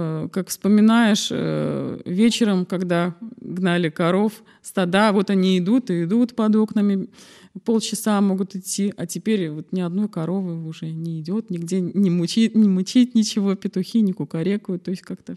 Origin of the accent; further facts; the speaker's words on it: Velikiye Luki, Pskov Oblast, Russia; born there; Я родилась в Псковской области, вот, в городе Великие Луки. И деревня у меня находится в Лакнянском районе Псковской области.